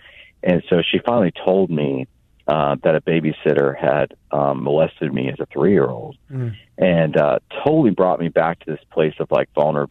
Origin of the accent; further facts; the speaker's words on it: Florida, United States; also born or lived in Anderson, Indiana; I was born in Indiana, in Anderson, Indiana. And my family moved down to Florida when I was about 6 years old.